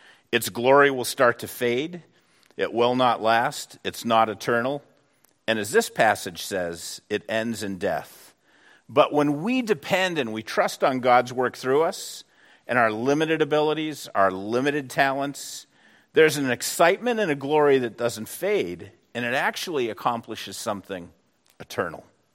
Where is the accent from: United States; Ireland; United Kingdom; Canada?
United States; New England; When I grew up in New England, frequently we'd go up to Maine and, you know, get lobster and eat chowder on the coast.